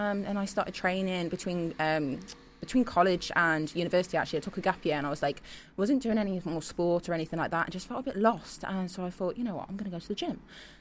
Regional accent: Worcester, West Midlands, United Kingdom; I stayed in London last night, but I'm from Worcester.

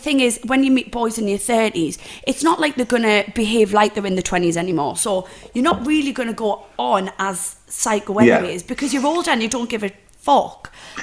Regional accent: North East England, United Kingdom; accent: Geordie; We're Geordie girls, and we are renowned for being, like, a bit cray-cray.

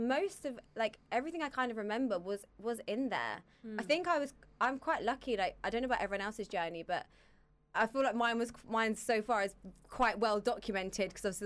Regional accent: East of England, United Kingdom; born there; I was born in Essex.

